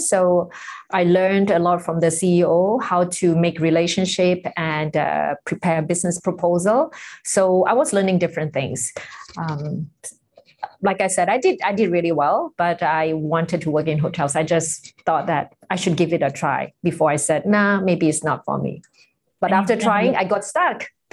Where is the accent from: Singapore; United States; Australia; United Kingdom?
Singapore; now in Bangkok, Thailand; I'm from Singapore. I've lived in Thailand for over 30 years, and in Thailand … for short.